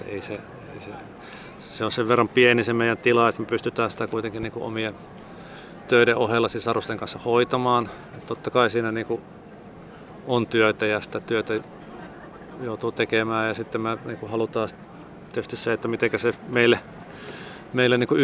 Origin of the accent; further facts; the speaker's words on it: North Savo, Finland; me sisarusten kanssa tehtiin sukupolvenvaihdos meidän kotitilalle, ja sitten siitä oli juttua tuolla meillä päin Pohjois-Savossa